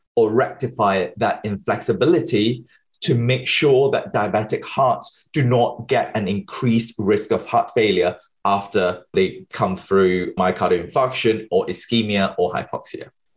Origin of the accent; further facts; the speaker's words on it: Malaysia; moved away as an adult; now in United Kingdom; I was born and bred in Malaysia. So until I was 20 years old, finished my A-levels, I moved to the UK, did my undergrad in biotechnology in University of Nottingham.